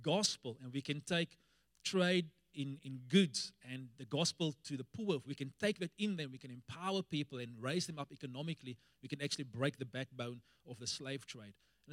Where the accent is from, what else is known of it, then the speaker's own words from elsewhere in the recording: South Africa; And so Pastor Reese was telling him that we are from South Africa.